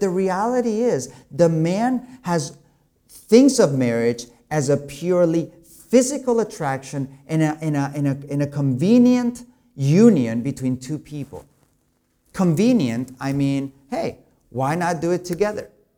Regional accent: Spain; when I was raised in Spain.

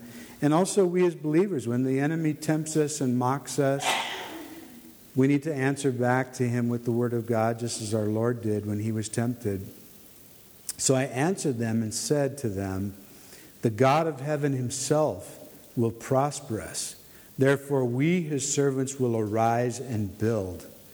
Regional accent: United States; now in Montebelluna, Italy; I come from the United States. It's a Protestant country.

